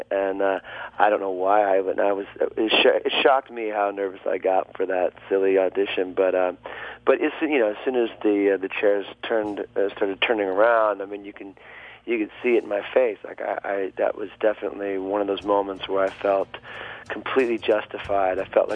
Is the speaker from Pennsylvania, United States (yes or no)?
no; Waterford, Michigan, United States; I grew up playing with a cousin of mine who actually grew up a bit more closer to Milford and Highland.